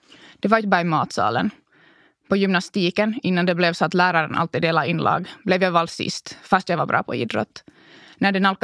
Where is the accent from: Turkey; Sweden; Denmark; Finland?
Finland; Vörå, Ostrobothnia; som fanns att testa i Vörå, där jag är född och uppvuxen.